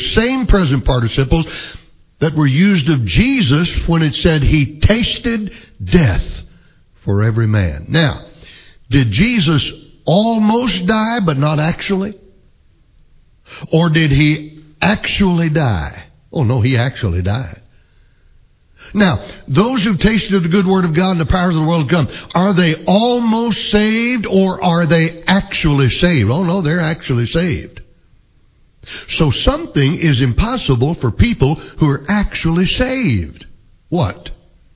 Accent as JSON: {"language": "English", "town": "Oklahoma City", "region": "Oklahoma", "country": "United States", "tie": "born or raised there", "said": "See, in my home, growing up in Oklahoma City, we didn't have a den in our house."}